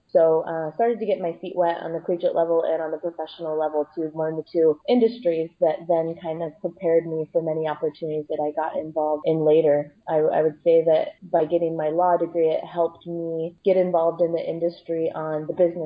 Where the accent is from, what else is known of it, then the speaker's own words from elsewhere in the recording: Seattle, Washington, United States; So I'm from Seattle originally and went to college back there at Pacific Lutheran University